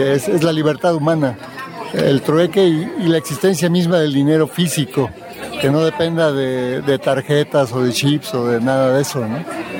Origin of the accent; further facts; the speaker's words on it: Mexico City, Mexico; now in Xalapa, Mexico; soy originario del DF, pero vivo en Jalapa, es mi hija, tengo 23 años, vivo en Jalapa.